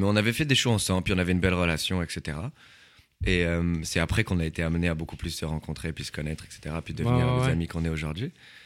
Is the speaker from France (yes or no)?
yes; France; moved away as an adult; now in Montreal, Canada; Moi, je suis français.